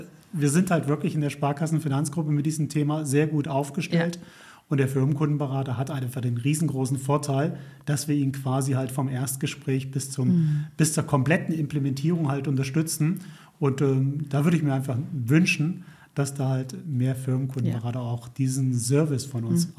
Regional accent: Neunkirchen-Seelscheid, North Rhine-Westphalia, Germany; Ich komme aus Neunkirchen-Seelscheid.

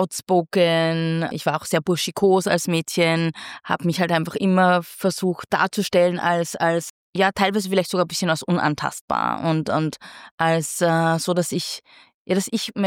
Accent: Linz, Upper Austria, Austria; moved away as an adult; now in Vienna, Austria; in der Zeit, wo ich groß geworden bin, auch in Linz, ja, Wien ist dann natürlich etwas ganz was anderes und auch genau der Grund, warum ich nach Wien gezogen bin nach der Matura

